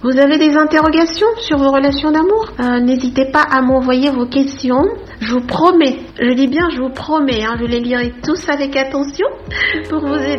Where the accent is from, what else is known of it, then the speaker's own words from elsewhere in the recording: Togo; now in France; Je suis née et j'ai grandi en Afrique, plus précisément au Togo, où j'ai fait mes études primaires et secondaires. J'y suis donc très attachée et j'y passe souvent mes vacances.